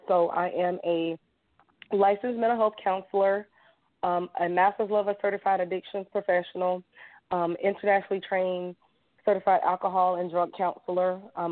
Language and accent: English; Florida, United States; Born and raised in Florida, but never been to Key West.